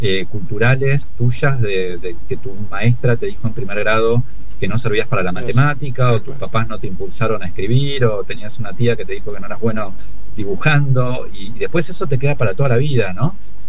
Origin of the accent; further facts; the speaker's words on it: Argentina; La Argentina es un país que duerme muy mal, somos muy nocturnos, todo termina muy tarde